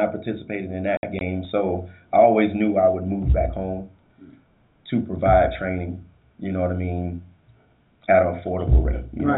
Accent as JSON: {"language": "English", "town": "Sarasota", "region": "Florida", "country": "United States", "tie": "born or raised there", "said": "Born and raised in a 941. You know, got family all over, man. Everybody, like, I'm from Sarasota and all that, man."}